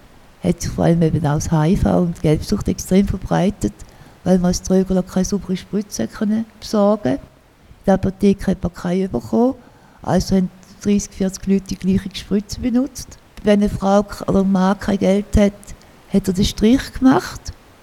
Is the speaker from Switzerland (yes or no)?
yes; Switzerland; da gehört sich einfach nicht als Schweizerin.